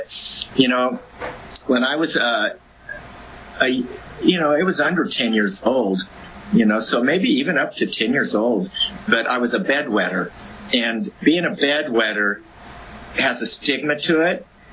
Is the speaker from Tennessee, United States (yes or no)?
no; Visalia, California, United States; also born or lived in Hanford; I was born in Hanford, grew up over there. My mom and my dad had already separated and divorced before we moved to Visalia. So I was probably 5 or 6 years old when that happened.